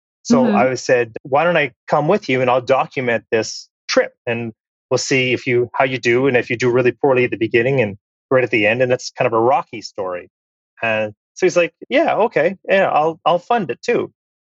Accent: Canada; I'm Canadian. Canada is my home and native land.

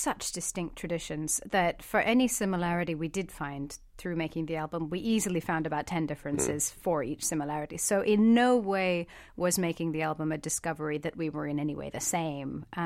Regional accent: India; when I was growing up in India

